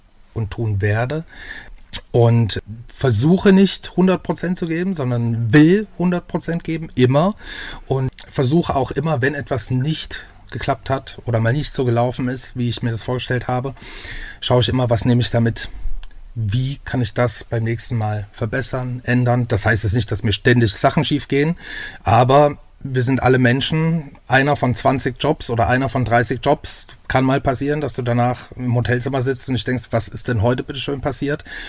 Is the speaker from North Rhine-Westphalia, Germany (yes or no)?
no; Mainz, Rhineland-Palatinate, Germany; also born or lived in Altenburg; 40 Jahre alt, aus Mainz. Geboren in Altenburg in Thüringen, aber auch schon sehr, sehr lange in Rheinland-Pfalz, seit 1990.